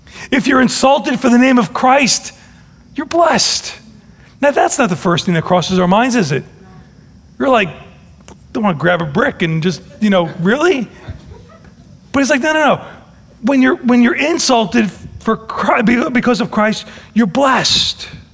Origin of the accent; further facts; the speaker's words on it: United States; I thank God I'm an American. I am so thankful and privileged to be part of this country.